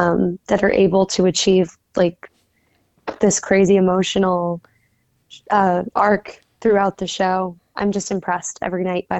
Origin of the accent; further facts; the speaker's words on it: Dallas, Texas, United States; I think our last stop is in Dallas, which is my hometown